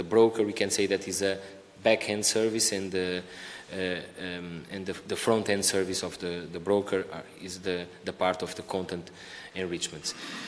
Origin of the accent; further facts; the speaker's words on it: Portugal; I come from the University of Minho, from Portugal.